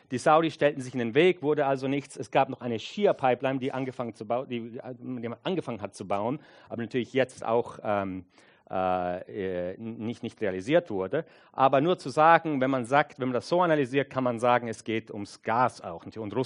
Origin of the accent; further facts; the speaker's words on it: United States; German is a second language; Und das muss jetzt gesagt werden als Amerikaner, und ich bin ein sehr stolzer Amerikaner